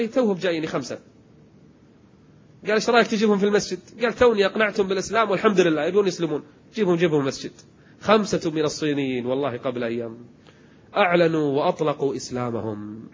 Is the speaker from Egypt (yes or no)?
no; Kuwait; عندنا في الكويت